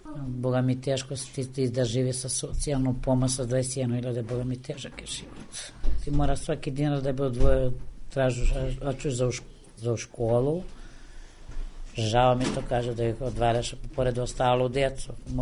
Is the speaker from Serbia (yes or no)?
no; Kosovo; born there